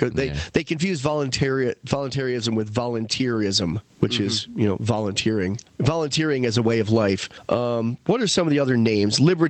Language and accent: English; Westfield, New York, United States; The house I grew up in Westfield, New York, this house was built in 1850.